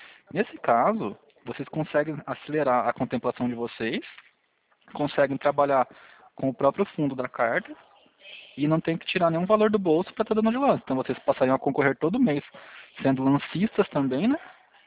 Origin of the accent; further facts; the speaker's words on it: São Paulo, Brazil; eu sou do interior de São Paulo, também sou de São Paulo, mas sou do interior.